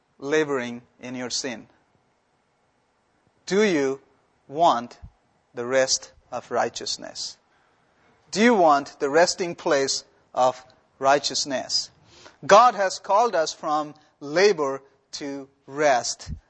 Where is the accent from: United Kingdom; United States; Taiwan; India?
India; the country that I come from, I'm originally from India.